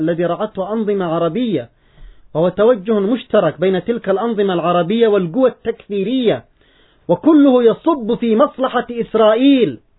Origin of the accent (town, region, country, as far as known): Yemen